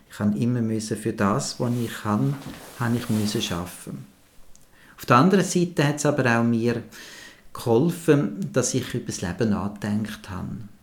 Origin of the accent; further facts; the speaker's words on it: Zurich, Switzerland; Also, aufgewachsen bin ich in Zürich. Ich hatte eigentlich eine sehr schöne Kindheit, muss ich sagen. Also, ich bin behütet aufgewachsen, an einem schönen Örtchen, am Friesenberg.